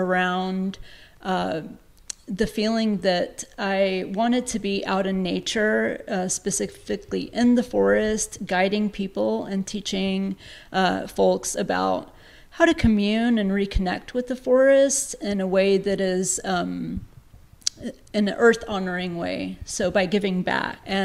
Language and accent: English; Atlanta, Georgia, United States; also born or lived in Montevideo, Uruguay; I'm originally from Montevideo, Uruguay, which is a little country in South America between Brazil and Argentina. And when I was about 5 years old, my family and I immigrated to Atlanta, Georgia, and I grew up in Atlanta.